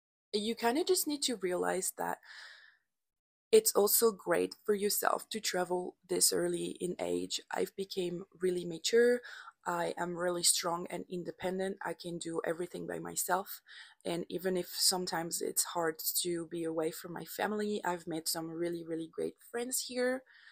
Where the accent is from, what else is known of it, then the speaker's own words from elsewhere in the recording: France; moved away as an adult; now in Canada; I am fully French, but I am Canadian, which allow me to stay in the country as long as I want.